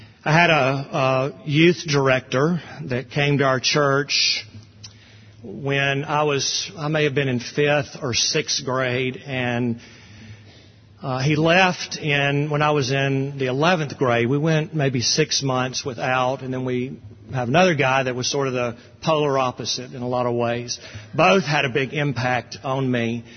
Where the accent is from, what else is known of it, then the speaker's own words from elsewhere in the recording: Jackson, Mississippi, United States; we had some friends that I grew up with in Jackson.